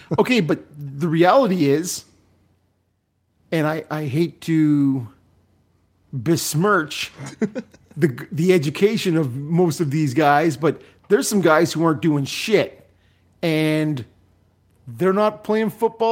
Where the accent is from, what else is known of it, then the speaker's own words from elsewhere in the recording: Regina, Saskatchewan, Canada; born there; I was born in Regina.